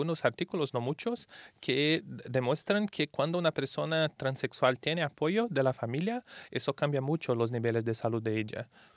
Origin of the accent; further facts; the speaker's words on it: Brazil; Spanish is a second language; soy brasileño, entonces os pido disculpas si a veces hay algún error en el español.